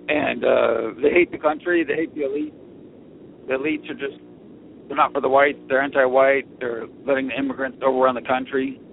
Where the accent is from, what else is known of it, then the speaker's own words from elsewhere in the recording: United States; America is a part of me. I am an American.